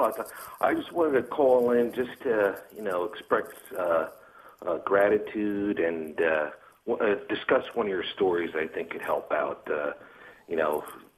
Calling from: New Jersey, United States; New Jersey.

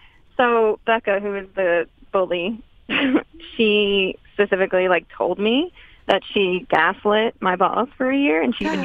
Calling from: Los Angeles, California, United States; I'm calling from L.A.

